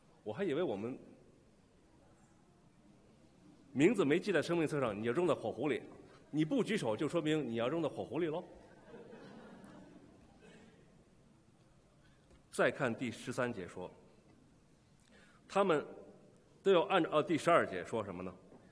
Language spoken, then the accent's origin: Chinese; China; 我们中国人讲话叫人心隔肚皮